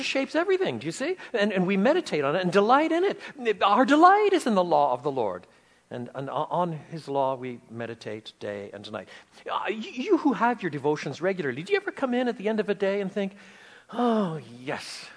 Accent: Quebec, Canada; When I was a boy, growing up in French Canada, I lived on the banks of La Rivière Saint-François, the St. Francis River, the dirtiest river in French Canada.

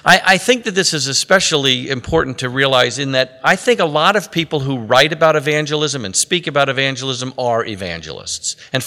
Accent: New York, United States; I went to Temple University in Philadelphia. I'm originally from New York.

